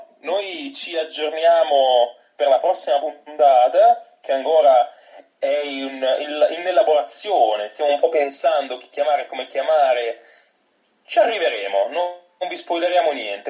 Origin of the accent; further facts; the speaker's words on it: Bologna, Emilia-Romagna, Italy; come bolognesi, per le sue attività.